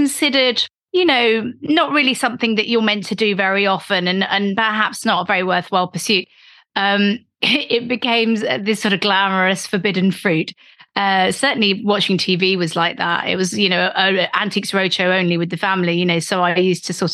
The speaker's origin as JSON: {"language": "English", "region": "South West England", "country": "United Kingdom", "tie": "born or raised there", "said": "But I was certainly fascinated by movies growing up in Devon."}